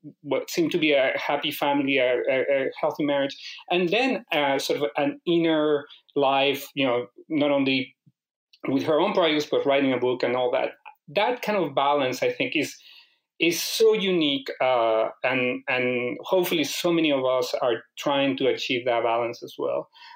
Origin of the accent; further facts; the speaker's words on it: New York, United States; I would say also it has to do with being a New Yorker. And, you know, now that I'm not a New Yorker